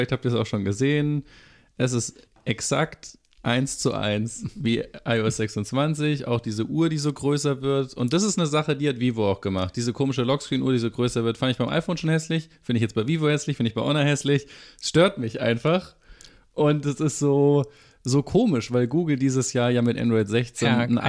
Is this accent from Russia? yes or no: no; Berlin, Germany; müssen wir als Berliner, wir müssen jetzt so einen Brandenburg-Witz einbauen.